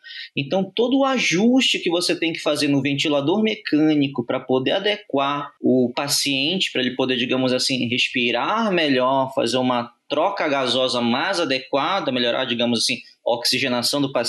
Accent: Pará, Brazil; Eu me formei em Belém do Pará, sou paraense. Eu fiz faculdade na Universidade da Amazônia, UNAMA.

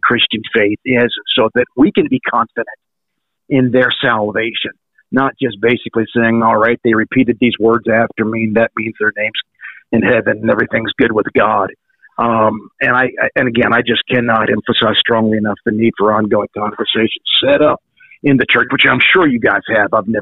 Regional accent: Monroeville, Pennsylvania, United States; I am a Pittsburgher, born and raised in Monroeville.

